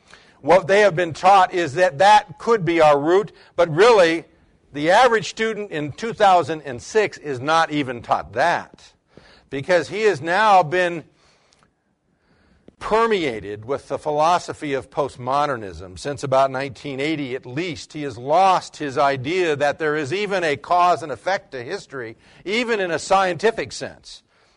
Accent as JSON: {"language": "English", "country": "United States", "tie": "born or raised there", "said": "I grew up in America. I went to the University of California majoring in history and went into my first Western Civ course in 1963."}